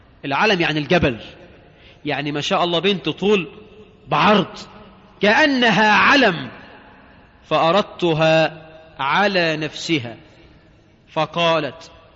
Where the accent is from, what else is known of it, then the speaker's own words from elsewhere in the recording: Egypt; لكن بفعلا اللي بتنتقب عندنا في مصر غالبا يعني غالبا بتنتقب لله،